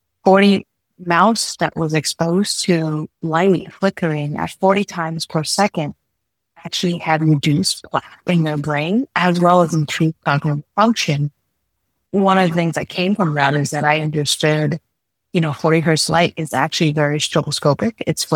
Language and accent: English; San Jose, California, United States; also born or lived in Vietnam; I was born in Vietnam and raised actually in San Jose, California. I have seven brothers and sisters, and my parents were immigrants